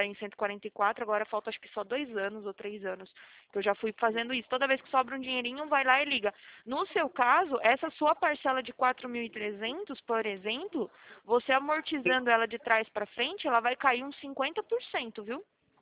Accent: Atibaia, São Paulo, Brazil; Não, eu sou daqui de Atibaia. Não sei se você conhece, é interior daqui de São Paulo.

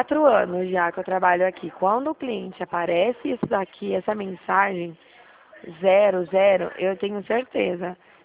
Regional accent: Dracena, São Paulo, Brazil; aqui eu sou de Dracena

